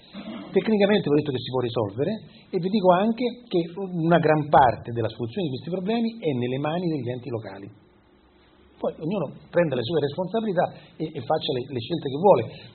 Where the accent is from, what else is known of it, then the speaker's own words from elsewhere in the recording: Rome, Lazio, Italy; born there; now in Monferrato, Italy; io vivo nel Monferrato, anche se sono romano di nascita